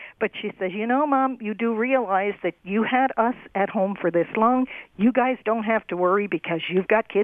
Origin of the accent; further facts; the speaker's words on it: East Coast, United States; Plus, I grew up on the East Coast, or my grandfather lived with us the whole time, too.